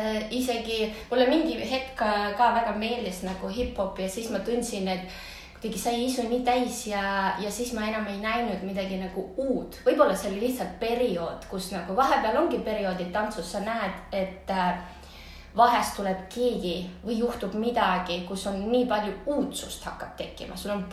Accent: Kohtla-Järve, Ida-Viru County, Estonia; moved away as an adult; now in Tallinn, Estonia; kuni keskkooli lõppuni ma siis olen Kohtla-Järvelt pärit ja keskkooli lõppuni ma tantsisin siis seal ja hakkasin pärast Tallinnas, kui ma ülikooli juba sattusin

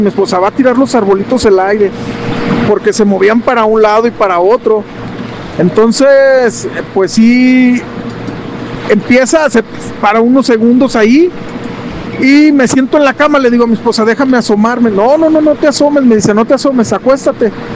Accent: Aguascalientes, Mexico; Yo soy de Aguascalientes.

